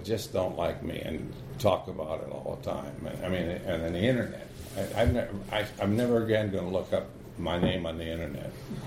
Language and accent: English; Arizona, United States; where I grew up in Arizona, this little box canyon that I've talked about before